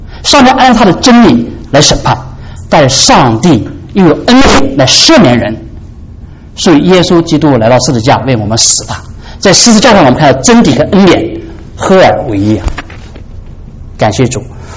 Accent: China; 我们中国人说叫理直什么气壮嘛

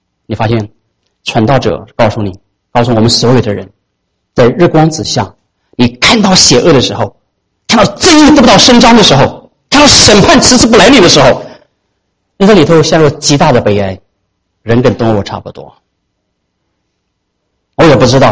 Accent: China; 我们中国人不常常这样讲吗？是不是？特别是我们华人的社会里头

